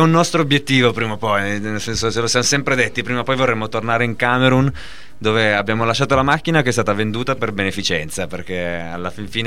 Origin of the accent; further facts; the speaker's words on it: Turin, Piedmont, Italy; accent: Turin; di torinese in primis noi tre, che siamo tutti e tre dei torinesi doc, proprio con l'accento e tutta la nostra torinosità